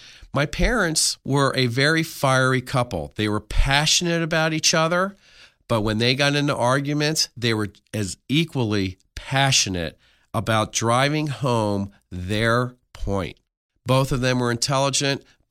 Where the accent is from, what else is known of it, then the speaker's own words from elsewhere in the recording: Philadelphia, Pennsylvania, United States; also born or lived in Arizona; I was born in Arizona, and shortly thereafter, my parents moved back to the Philadelphia area.